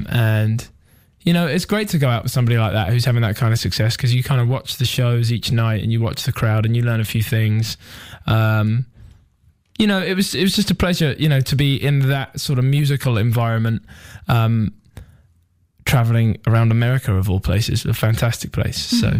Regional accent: England, United Kingdom; I like my home country as much as anything else.

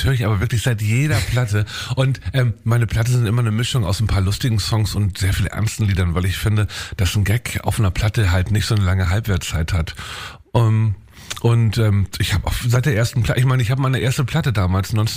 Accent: Hamburg, Germany; ich bin ja Hamburger, gebürtiger Hamburger und ich läster viel über meine Heimatstadt rum.

